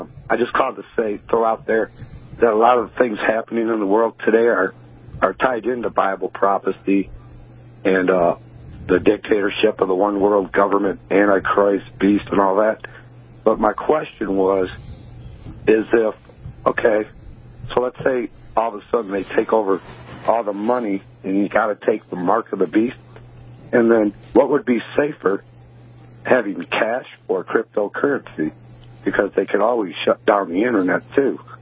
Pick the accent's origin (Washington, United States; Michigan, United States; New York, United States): Michigan, United States; Livonia; I grew up in Livonia. Cool.